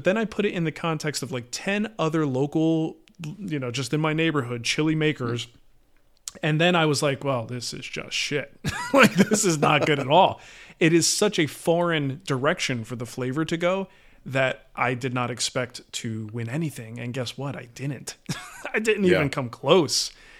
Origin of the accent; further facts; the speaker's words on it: New Jersey, United States; we grew up in New Jersey. What do we know about chili?